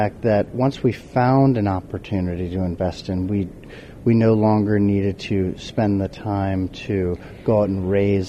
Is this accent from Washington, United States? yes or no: no; St. Louis, Missouri, United States; born and bred in St. Louis, Missouri.